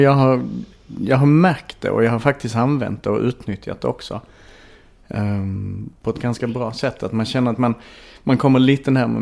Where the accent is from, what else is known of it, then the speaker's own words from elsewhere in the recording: Klippan, Skåne, Sweden; Ja, men jag är född och uppvuxen i Klippan och sen, jag hade en jättebra uppväxt. Men jag kände alltid att Klippan var alldeles för litet för mig.